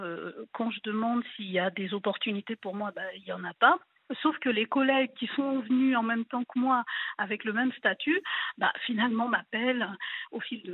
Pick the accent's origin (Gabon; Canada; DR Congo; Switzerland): Gabon; now in France; je suis d'origine donc africaine et mon père qui avait prévu pour moi un destin tout tracé dans mon pays d'origine, le Gabon